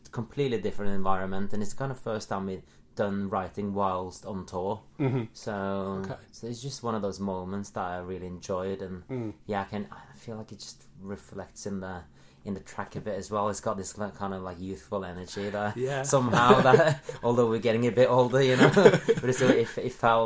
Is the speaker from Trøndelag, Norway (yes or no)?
no; Oslo, Norway; English is a second language; doing a show there in my hometown.